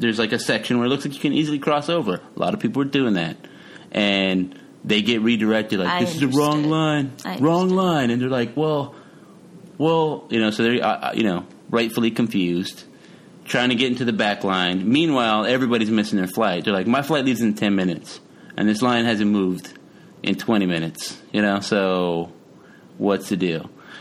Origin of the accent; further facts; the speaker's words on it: Texas, United States; I'm from Texas. I will not be trifled with.